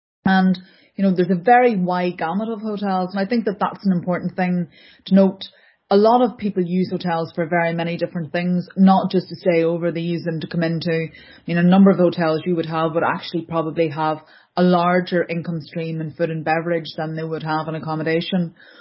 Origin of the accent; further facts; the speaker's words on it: Derry, Northern Ireland, United Kingdom; I'm from a border town, like I'm from Derry, so everybody comes into Derry for the day, does a shop.